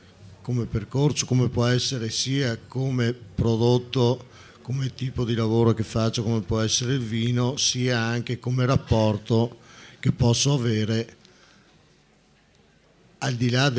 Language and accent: Italian; Valdobbiadene, Veneto, Italy; Io provengo dal Veneto, da Valdobbiadene, sono sulle Prealpi